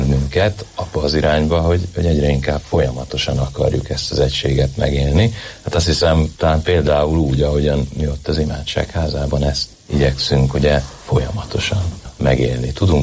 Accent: Eger, Heves, Hungary; now in Miskolc, Hungary; Igen, én legalábbis egri vagyok eredetileg, de jelenleg Miskolcon szolgálok

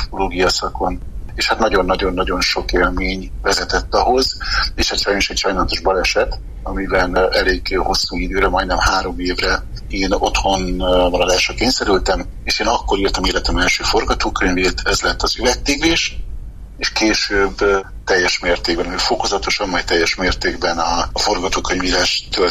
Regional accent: Miskolc, Borsod-Abaúj-Zemplén, Hungary; Én Miskolcon születtem, és hát az életem nagyon nagy részét Miskolcon töltöttem, fiatal koromat, iskolaévek és pályakezdőévek itt zajlottak.

